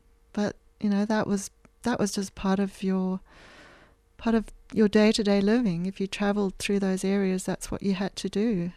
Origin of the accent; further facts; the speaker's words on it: Zimbabwe; that's the other side of growing up in Zimbabwe, is that people really cared about each other